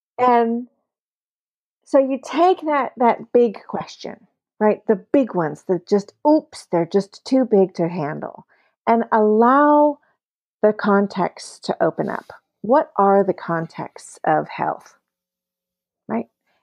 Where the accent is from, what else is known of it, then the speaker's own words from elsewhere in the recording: California, United States; I'm an American, but I am also I'm also a Swedish citizen. I am I'm 50 years old, so I'm part of a particular generation, and that's a whole context. I am my language. I am my education, my set of demographics and my privileges. Right, I am that crazy kid that grew up in the Esalen